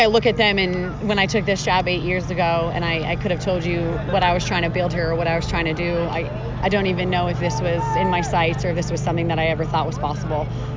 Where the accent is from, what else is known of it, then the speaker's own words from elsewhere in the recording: Massachusetts, United States; I grew up in Massachusetts, and I played at Maine, so I had to play against them.